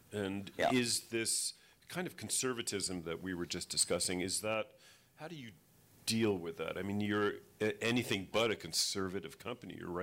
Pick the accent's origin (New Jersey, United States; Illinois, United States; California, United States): California, United States; Los Angeles; in my hometown of Los Angeles, you know, we now have various innovation zones